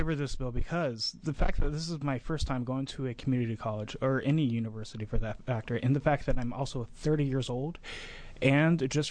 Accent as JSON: {"language": "English", "town": "Fairmount", "region": "Indiana", "country": "United States", "said": "I'm actually originally from Fairmount, which is 45 minutes north of Earl College."}